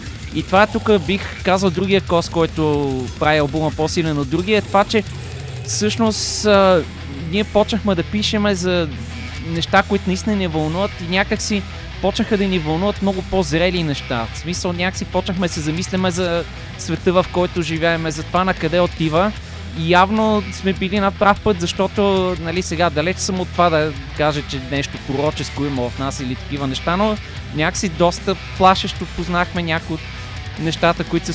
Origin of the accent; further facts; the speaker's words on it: Troyan, Lovech Province, Bulgaria; аз всъщност прекарах доста голяма част от детството си в Троян и по-конкретно в едно село Борима. Така щъках между тези две места.